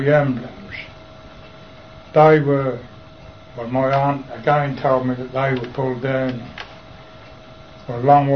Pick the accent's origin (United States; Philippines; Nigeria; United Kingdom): United Kingdom; Dersingham, East of England; born there; I was born in Dersingham in 1922.